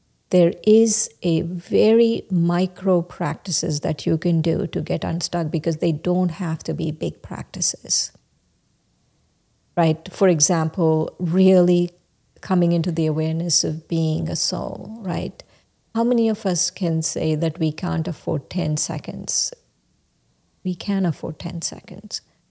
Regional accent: India; growing up in India, we didn't floss.

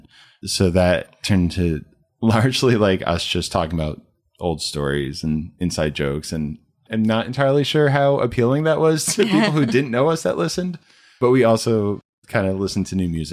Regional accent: New Jersey, United States; We also I'm from New Jersey. I'll make that clear.

